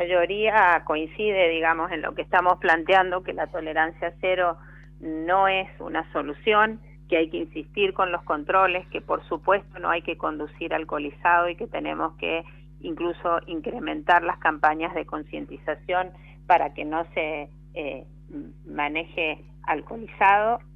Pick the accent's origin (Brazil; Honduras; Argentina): Argentina; Mendoza; al menos dos senadores mendocinos nacionales, el senador Cornejo y la senadora Jury